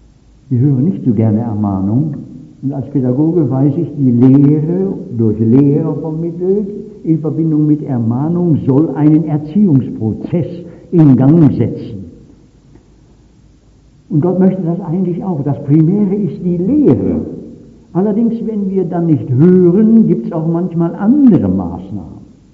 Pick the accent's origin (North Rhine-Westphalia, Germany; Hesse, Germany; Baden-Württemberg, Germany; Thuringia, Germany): Baden-Württemberg, Germany; Winterbach; Als ich jetzt neulich einen Vortrag bei uns in der Nähe meiner Heimat in Winterbach haben durfte